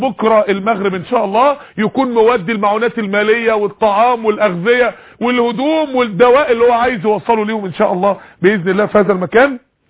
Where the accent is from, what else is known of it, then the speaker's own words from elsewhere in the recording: Mansoura, Dakahlia, Egypt; عندنا في المنصوره